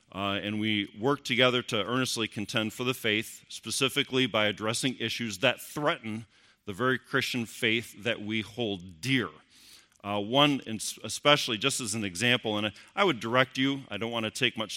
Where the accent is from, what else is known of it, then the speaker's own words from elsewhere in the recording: Grand Rapids, Michigan, United States; Just as a point of clarification, I am from the Grand Rapids, Michigan area, which is Michigan State territory.